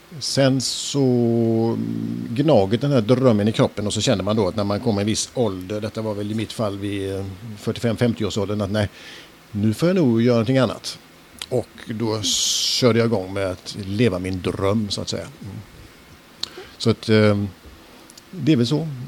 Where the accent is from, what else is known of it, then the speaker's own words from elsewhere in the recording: Falkenberg, Halland County, Sweden; det blir lite R när jag pratar just nu. Men annars, som sagt, jag är född och bor i Falkenberg, denna västkustens pärla.